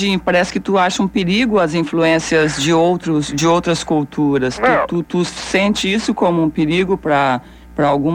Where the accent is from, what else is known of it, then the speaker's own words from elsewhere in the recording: Bahia, Brazil; eu sou baiana.